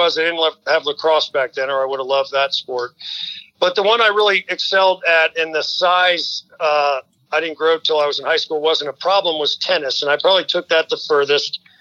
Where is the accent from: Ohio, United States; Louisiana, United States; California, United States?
Ohio, United States; Glendale; So I grew up out in Glendale, which is a little village. I would always say it was kind of like a Norman Rockwell painting, a little village out by Tri-County, Princeton High School.